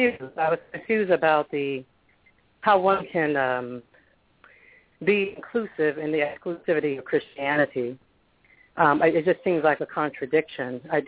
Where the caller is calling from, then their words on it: Atlanta, Georgia, United States; Yes, my name is … I'm calling from Atlanta.